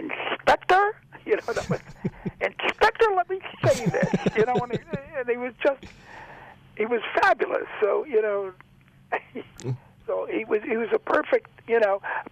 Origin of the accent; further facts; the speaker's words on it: Brooklyn, New York, United States; I grew up in Brooklyn.